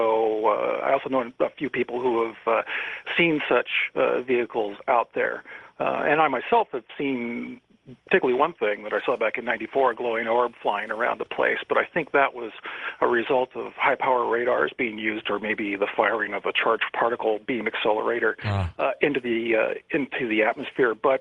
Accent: California, United States; I grew up in Northern California, and Beale Air Force Base is where the SR-71 came out.

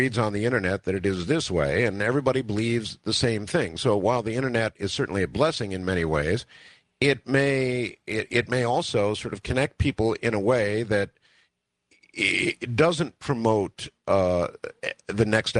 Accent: United States; Well, being an American, I was a little shocked the other day

